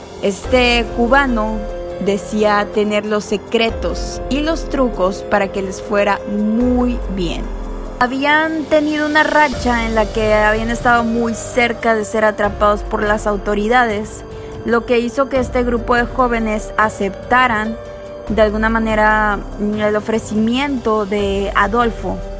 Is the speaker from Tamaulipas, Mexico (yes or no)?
yes; Matamoros, Tamaulipas, Mexico; lo que durante por muchos años se vivió aquí en mi tierra, Matamoros, Tamaulipas.